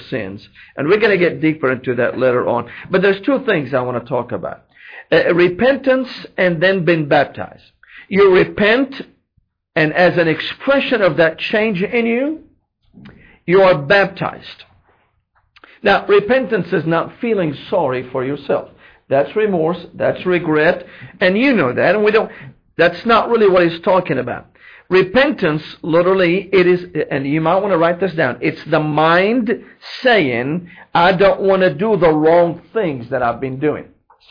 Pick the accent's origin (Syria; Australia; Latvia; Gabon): Syria; Damascus, Damascus Governorate; now in United States; I grew up in Damascus and was surrounded with Christian history all of my life. And I recognized when I came to the United States